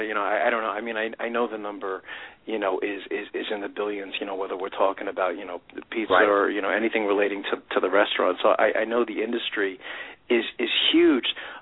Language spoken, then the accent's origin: English; Brooklyn, New York, United States; also born or lived in New Jersey; now in Pennsylvania, United States; I'm originally from Brooklyn, moved to New Jersey like yourself, Anthony, and then we moved out to Pennsylvania.